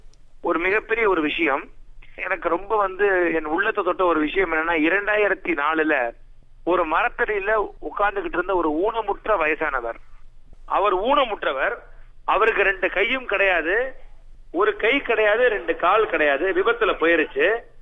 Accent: Madurai, Tamil Nadu, India; நான் மதுரையை சேர்ந்தவன். எனக்கு இப்ப வயசு 30 ஆகுது.

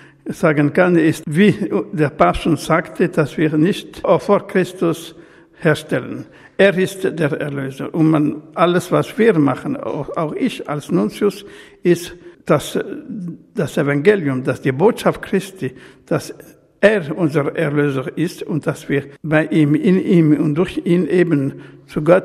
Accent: Switzerland; German is a second language; Mein Blick auf Deutschland ist der Blick eines Schweizers, der eben auch Deutsch gelernt hat.

